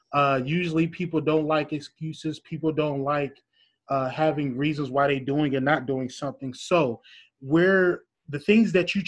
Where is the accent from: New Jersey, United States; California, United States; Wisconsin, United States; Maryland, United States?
Wisconsin, United States; Milwaukee; I grew up in Milwaukee where you need to know how to talk about people.